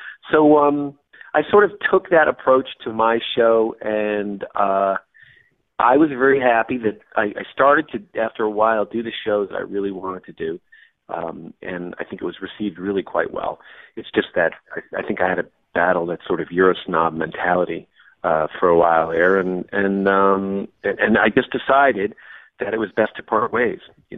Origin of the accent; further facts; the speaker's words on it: Ireland; I have a love-hate relationship with the English because, first of all, I'm Irish